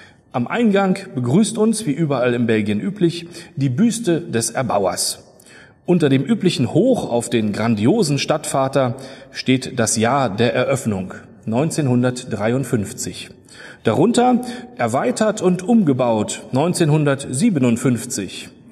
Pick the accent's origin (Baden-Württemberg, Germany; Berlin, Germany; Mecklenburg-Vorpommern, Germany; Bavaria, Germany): Berlin, Germany; also born or lived in Brussels / Cologne / Aachen / Frankfurt; Ich bin aus Berlin, bin hier geboren und groß geworden oder am Rand von Berlin, allerdings sehr viel unterwegs gewesen, viele Jahre nicht in Berlin gelebt, in Brüssel studiert, in Köln gewesen, Aachen, Frankfurt